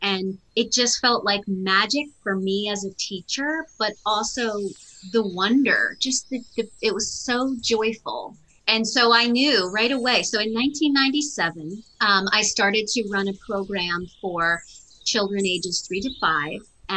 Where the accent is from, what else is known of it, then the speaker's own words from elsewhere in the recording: Maryland, United States; I am from Maryland in the United States, and I grew up in a suburb of Washington, D.C., actually, and then moved out into a more rural county when I was a teenager.